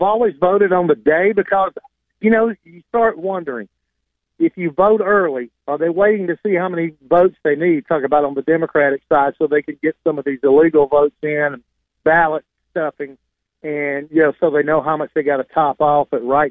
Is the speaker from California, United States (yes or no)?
no; Georgia, United States; now in White County, United States; We've been here for 6 years now. We came from Harris County, which is the Columbus, Georgia area, in that area, but and they're basically the same.